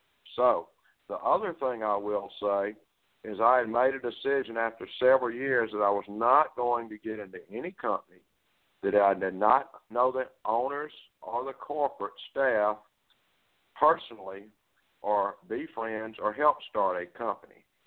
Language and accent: English; Indianola, Mississippi, United States; I'm from Indianola, Mississippi. We're probably in one of the poorest counties in the poorest state in the United States.